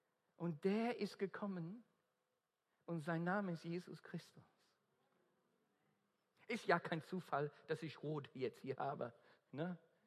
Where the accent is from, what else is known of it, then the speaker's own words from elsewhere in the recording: Australia; accent: Australian; German is a second language; Und das tut er heute durch meinen australischen Akzent.